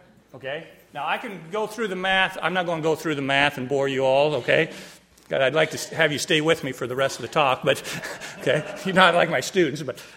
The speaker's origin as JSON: {"language": "English", "town": "Polk City", "region": "Iowa", "country": "United States", "tie": "born or raised there", "said": "Well, I grew up in Polk City, Iowa. Not too far from here."}